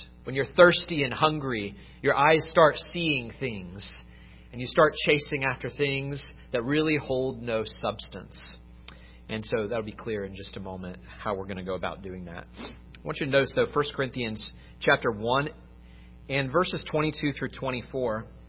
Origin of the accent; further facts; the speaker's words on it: San Diego, California, United States; I actually grew up with worshiping with many people in this room. I was born here in San Diego, and it's good to be back here